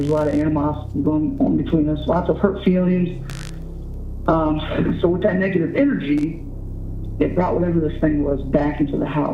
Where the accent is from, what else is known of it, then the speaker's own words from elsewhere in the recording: Fort Wayne, Indiana, United States; I'm from Fort Wayne, Indiana.